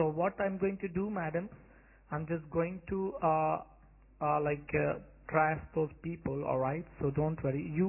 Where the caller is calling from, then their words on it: Melbourne, Victoria, Australia; I'm ringing you from Melbourne, Australia.